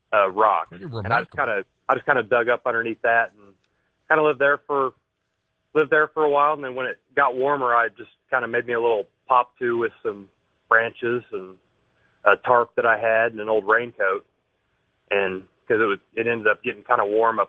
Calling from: Missouri, United States; Missouri.

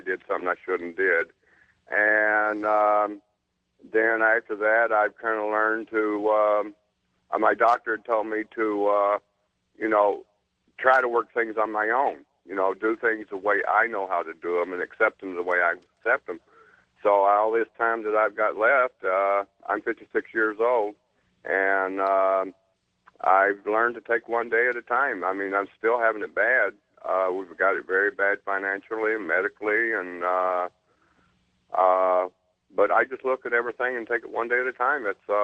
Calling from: Taylor, Michigan, United States; from Taylor, Michigan.

